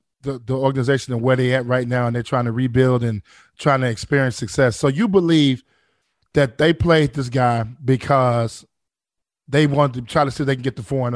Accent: Chicago, Illinois, United States; I'm from Chicago. What do you mean?

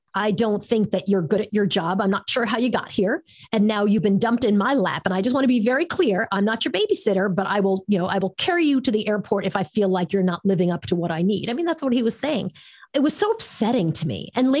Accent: New York, United States; I was new, and I was in San Francisco, and I was from New York. So I was on the West Coast.

